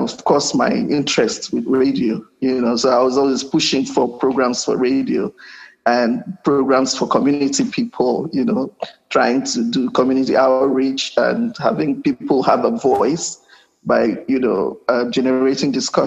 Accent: Okrika, Rivers, Nigeria; And from my observation in River State, from where I come, I come from Okrika

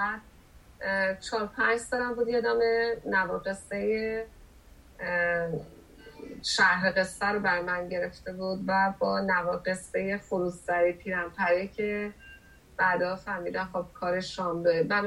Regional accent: Tehran, Tehran Province, Iran; من زاده تهرانم و خب زندگی شهری روی بافت فکری من خیلی تأثیر داشت

